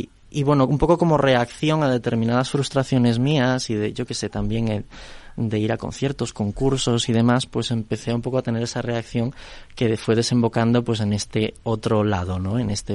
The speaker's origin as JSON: {"language": "Spanish", "town": "A Coruña", "region": "Galicia", "country": "Spain", "tie": "born there", "said": "No, bueno, yo también nací en Coruña."}